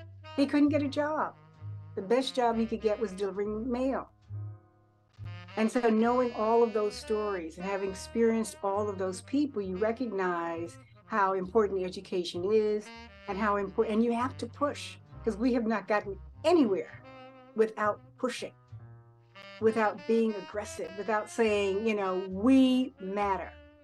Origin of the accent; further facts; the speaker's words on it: Harlem, New York, United States; when I grew up in Harlem, again, there was no crime, no drugs, you know, nobody locked doors and stuff like that.